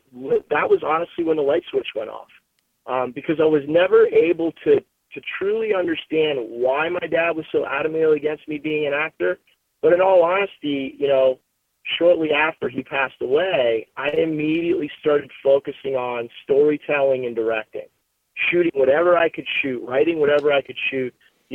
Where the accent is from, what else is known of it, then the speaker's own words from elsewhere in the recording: Clarion, Pennsylvania, United States; growing up in Clarion, Pennsylvania on 20 acres of land out in the middle of nowhere